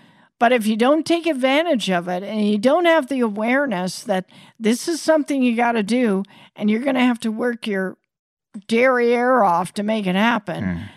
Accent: Iowa, United States; at heart, I still feel like I'm that little Iowa girl, you know, growing up in the Midwest, having that hard work ethic

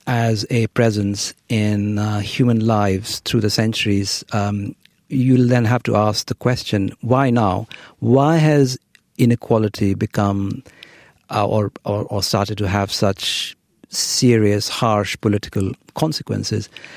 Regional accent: India; I grew up in India in the 1970s and 80s

